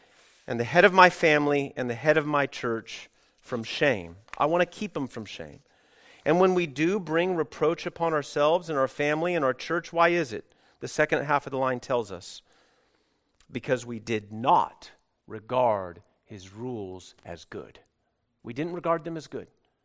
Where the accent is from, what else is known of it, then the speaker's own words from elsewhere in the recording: California, United States; I don't know what you're talking about. I'm from California.